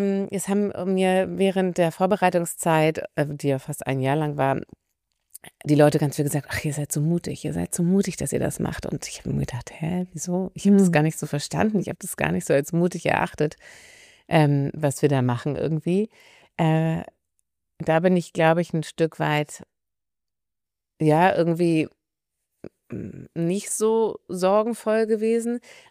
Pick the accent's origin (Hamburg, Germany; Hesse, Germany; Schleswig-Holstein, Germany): Hamburg, Germany; ich bin in Hamburg aufgewachsen.